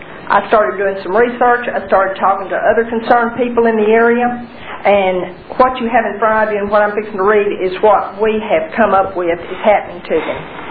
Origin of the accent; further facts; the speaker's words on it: Texas, United States; I grew up in Angelina County.